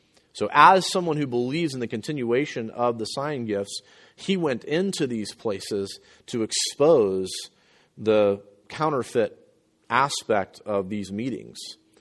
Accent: Florida, United States; Growing up in Florida, we had a Christian radio station

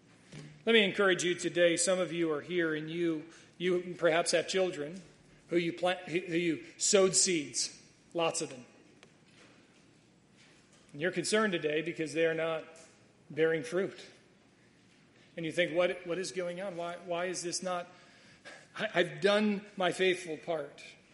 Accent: Detroit, Michigan, United States; I grew up in the Detroit region, a little bit north of Detroit.

